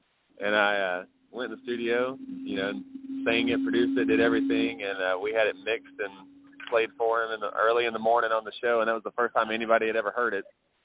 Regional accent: Ardmore, Tennessee, United States; You know, for me, I grew up in Ardmore, Tennessee, which, if you know anything about, which is right on the Alabama-Tennessee line.

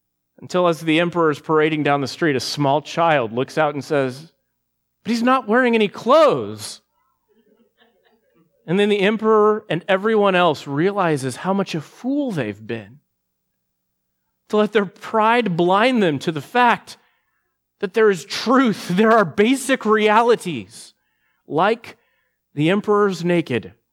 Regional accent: Texas, United States; I'm a Texan. We're all about autonomous freedom back where I come from.

